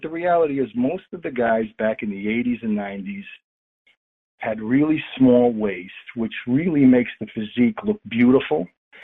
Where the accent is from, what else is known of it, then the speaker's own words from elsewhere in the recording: Ansonia, Connecticut, United States; I was in a small town outside of New Haven, Connecticut, called Ansonia, Connecticut.